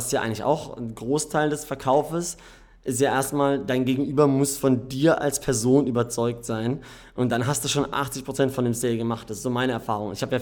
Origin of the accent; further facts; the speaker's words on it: Karlsruhe, Baden-Württemberg, Germany; now in Dubai, United Arab Emirates; Karlsruhe.